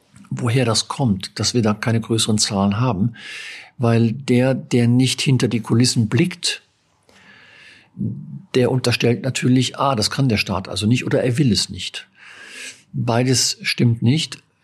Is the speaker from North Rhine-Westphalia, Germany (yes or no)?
yes; North Rhine-Westphalia, Germany; mein Heimatland sowieso